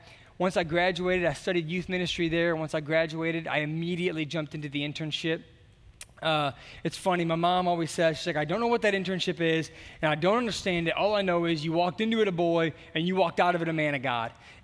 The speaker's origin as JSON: {"language": "English", "town": "Warrenton", "region": "Missouri", "country": "United States", "tie": "born or raised there", "said": "We're from Warrenton, Missouri, hometown of Pastor Bill."}